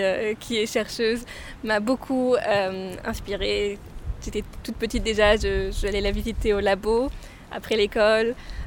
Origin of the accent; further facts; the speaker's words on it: Basel, Basel-Stadt, Switzerland; Alors, j'ai grandi à Bâle, j'ai fait ma scolarité à Bâle aussi, d'abord en français, puis en bilingue allemand et anglais.